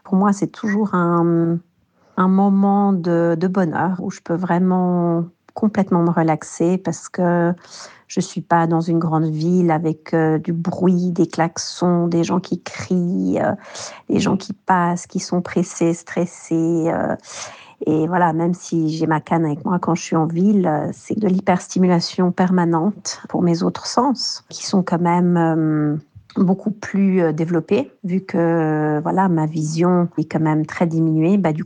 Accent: Lausanne, Vaud, Switzerland; also born or lived in Geneva; Je suis née à Genève, j'ai grandi à Lausanne

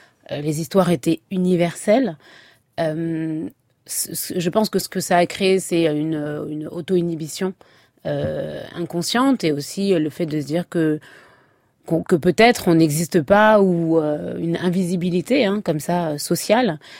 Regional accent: France; Moi, je suis française, avec cette double culture

